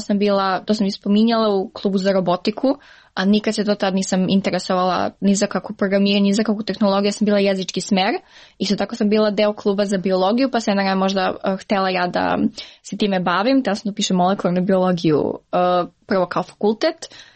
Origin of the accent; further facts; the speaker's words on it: Niš, Southern and Eastern Serbia, Serbia; imam loš akcent kad pričam engleski, imam akcent kad pričam srpski, što sam iz Niš